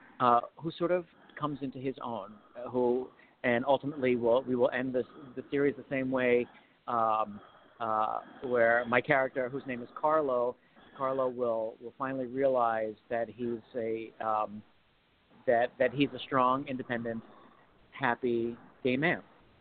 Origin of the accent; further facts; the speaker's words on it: New York City, New York, United States; And as a little gay kid growing up in the Bronx, I really related to her.